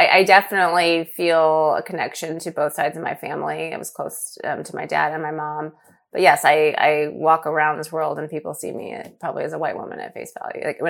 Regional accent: Los Angeles, California, United States; And, you know, LA was my hometown, and it's where I started running.

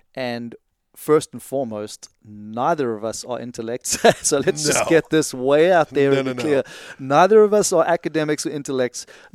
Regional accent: South Africa; also born or lived in Tanzania; I am from South Africa. I was born there, and I was raised partly between there and Tanzania.

